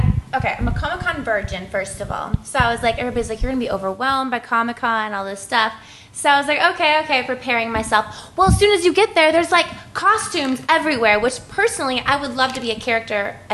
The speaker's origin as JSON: {"language": "English", "town": "Wichita", "region": "Kansas", "country": "United States", "also_born_or_lived": "San Diego", "lives_now": "Los Angeles, United States", "said": "I'm from Wichita, Kansas."}